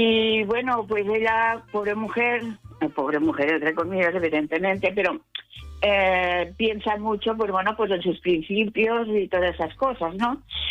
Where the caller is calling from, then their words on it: Tarragona, Catalonia, Spain; soy corresponsal de Tarragona